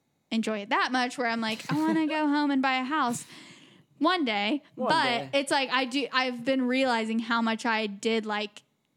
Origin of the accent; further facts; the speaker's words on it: United States; she asked where we were from. And I was like, we're from the United States.